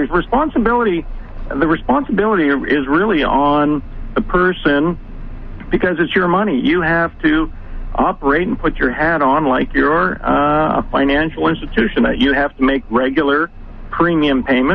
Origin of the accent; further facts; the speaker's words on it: Canada; moved away; I'm Canadian as well, but then moved to the United States